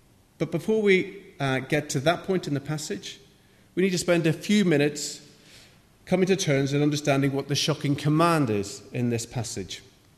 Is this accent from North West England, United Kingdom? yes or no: no; Northern Ireland, United Kingdom; I can only support Ireland, even though I'm British, because my identity is so tied up with having grown up in Northern Ireland.